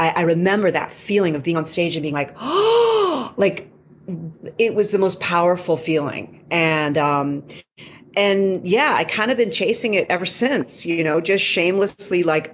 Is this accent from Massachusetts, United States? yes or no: yes; Massachusetts, United States; I grew up in a place where, I grew up outside of Boston, and I grew up in a mostly Jewish, upper middle class suburb of Boston. And I didn't know many Latinos